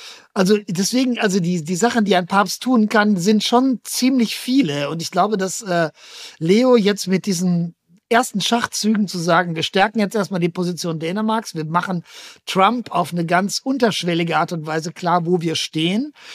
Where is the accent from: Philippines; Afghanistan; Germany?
Germany; Werl, North Rhine-Westphalia; meine Heimatstadt Werl